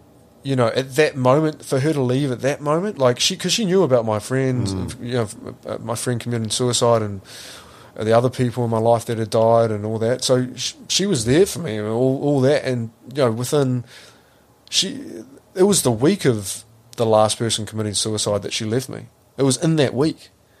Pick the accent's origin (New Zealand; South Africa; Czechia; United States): New Zealand; It's really hard as a Kiwi male to talk about it.